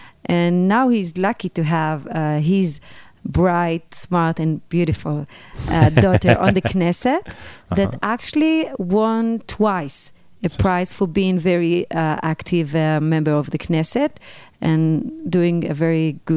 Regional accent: Beit She'an, Northern District, Israel; I would love to give some examples from my hometown called Beit She'an in the north.

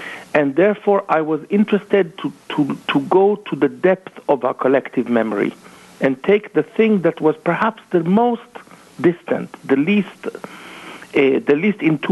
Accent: Jerusalem, Jerusalem District, Israel; when growing up in Jerusalem

